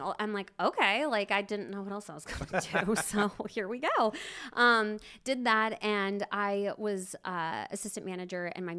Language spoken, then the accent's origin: English; Tri-Cities, Washington, United States; now in Spokane, United States; I'm originally from Tri-Cities.